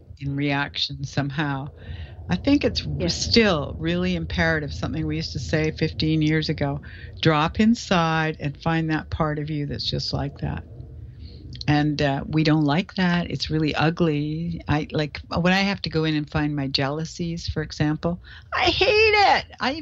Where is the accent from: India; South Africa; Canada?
Canada; now in United States; I'm Canadian, as you know.